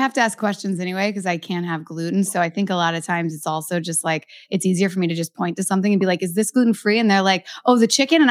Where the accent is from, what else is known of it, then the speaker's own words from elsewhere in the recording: Kentucky, United States; I know just from growing up in Kentucky.